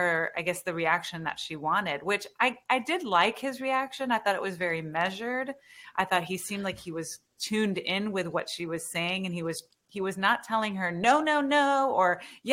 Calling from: Houston, Texas, United States; I'm in Houston.

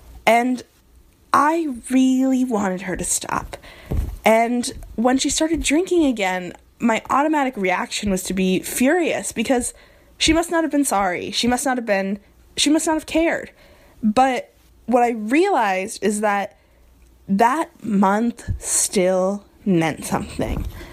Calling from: New York, United States; also born or lived in Nebraska; I'm calling from New York by way of Nebraska.

